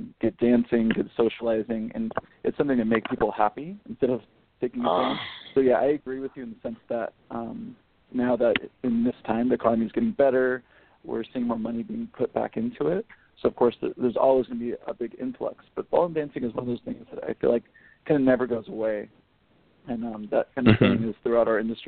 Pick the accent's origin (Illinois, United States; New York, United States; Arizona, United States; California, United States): California, United States; San Francisco; I'm from San Francisco, where everything is digitized, and you open a door to your studio, and a million people flood in, because everything's so concentrated in San Francisco